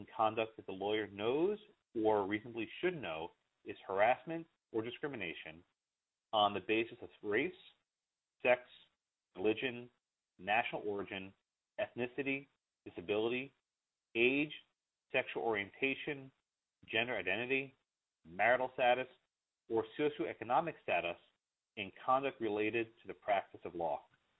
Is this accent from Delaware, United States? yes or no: no; Texas, United States; The Texas Attorney General for my home state, Ken Paxton